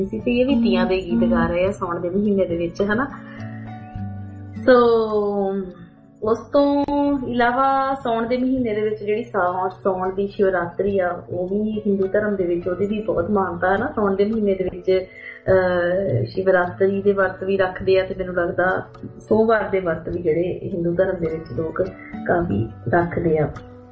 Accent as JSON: {"language": "Punjabi", "region": "Punjab", "country": "India", "said": "ਮੈਂ ਦੁਆਬੇ ਤੋਂ ਬਿਲੋਂਗ ਕਰਦੀ ਹਾਂ ਜੀ, ਹੁਸ਼ਿਆਰਪੁਰ ਡਿਸਟ੍ਰਿਕਟ ਤੋਂ"}